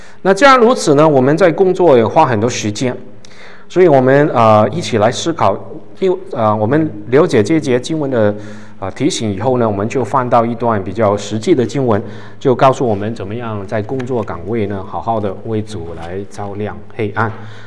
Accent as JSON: {"language": "Chinese", "country": "Hong Kong", "tie": "born or raised there", "second_language": "Chinese", "said": "我们这些香港国语啊，我在台湾才学国语的，香港长大的背景没有学过国语"}